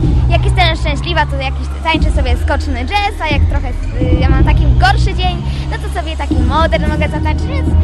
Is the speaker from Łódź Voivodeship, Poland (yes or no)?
yes; Łódź, Łódź Voivodeship, Poland; jestem z Łodzi.